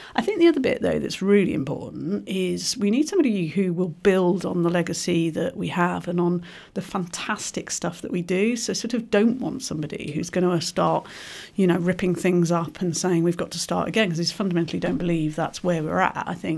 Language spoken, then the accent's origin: English; Sunderland, North East England, United Kingdom; born there; Indeed, I was born in Sunderland